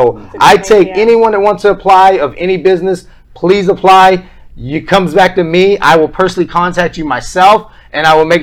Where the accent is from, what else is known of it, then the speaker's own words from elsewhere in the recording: North Carolina, United States; moved away as an adult; now in Tampa, United States; And that led me into working with local businesses in North Carolina. I'm actually from North Carolina. And then from there, I moved up to big box, working merchandising and marketing for Fortune 500 companies and dealerships. Mm-hmm. And that's what brought me down to Tampa a year and a half ago.